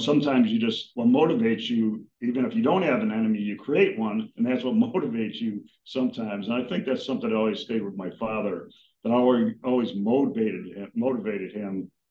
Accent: Lakewood, Ohio, United States; Well, you know, where we grew up was in Lakewood, Ohio

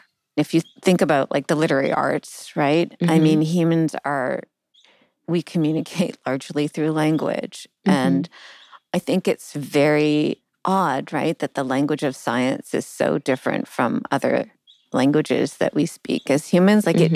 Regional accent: Canada; I'm giving Canadian examples because I'm Canadian.

